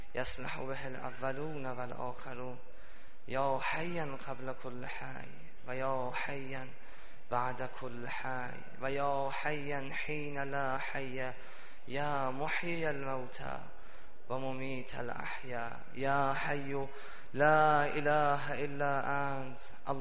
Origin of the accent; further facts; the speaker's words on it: Iran; گفتم آره من ایرانیم.